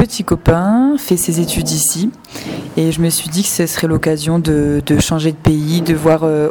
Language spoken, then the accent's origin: French; Dunkirk, Hauts-de-France, France; Je viens des Hauts-de-France, dans le nord, il n'y a pas plus au nord que là où je vis, à Dunkerque précisément.